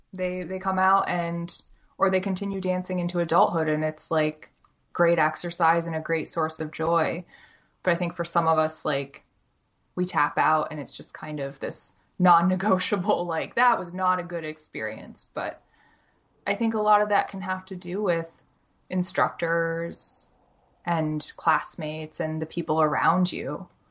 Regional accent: Camillus, New York, United States; also born or lived in Maryland; I'm from Syracuse, New York, specifically Camillus. So I was born and raised in Syracuse.

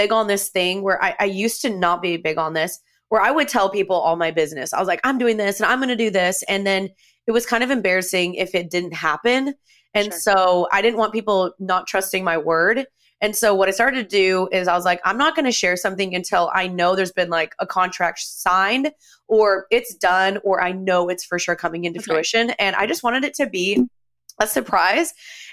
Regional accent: Dallas, Texas, United States; I'm 29. I'm from Dallas. I'm born and raised Dallas. I moved away for about 7 years and then came back 3 years ago.

